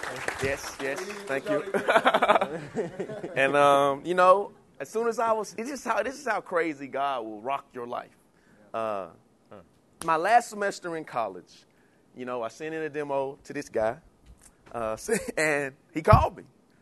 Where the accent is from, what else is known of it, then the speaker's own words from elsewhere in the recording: Newnan, Georgia, United States; Just real quick, I'm from Georgia, a small city outside of Atlanta called Noonan. Grew up in the hood for the most part, you know, hoods are everywhere.